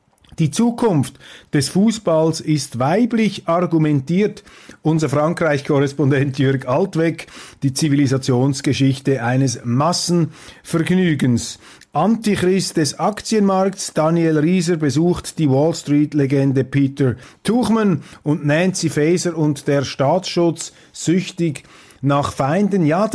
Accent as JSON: {"language": "German", "country": "Switzerland", "said": "für mich auch als Schweizer natürlich vielleicht typisch, aber zumindest erfreulich, dass so eine Veranstaltung in der Schweiz stattgefunden hat, dass eben hier in unserem Land die ganze geistige Atmosphäre noch nicht so vernagelt ist"}